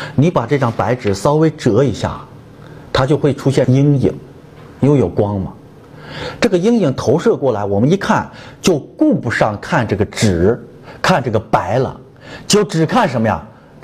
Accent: Shaanxi, China; 我们陕西人叫他大舅他二舅都是他舅呀，

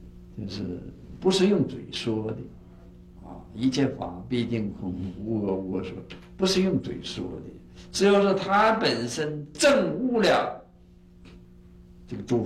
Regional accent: China; 我们中国人呢、啊、就是欢喜简略

